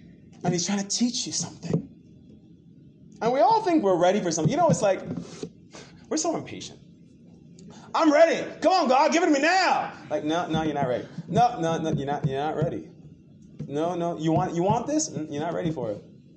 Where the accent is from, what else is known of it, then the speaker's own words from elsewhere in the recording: Jamaica; being the fact that we're from Jamaica, our heritage, it's called the West Indies, so I'm West